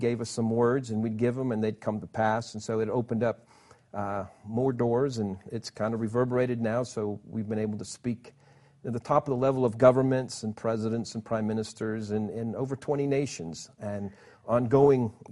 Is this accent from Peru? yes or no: yes; Peru; I grew up in the mission field. I was born in Peru, and my parents were missionaries. My dad was a pastor